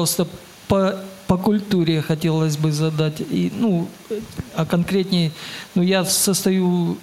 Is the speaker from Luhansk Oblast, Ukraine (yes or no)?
yes; Luhansk, Luhansk Oblast, Ukraine; Я сам из Луганска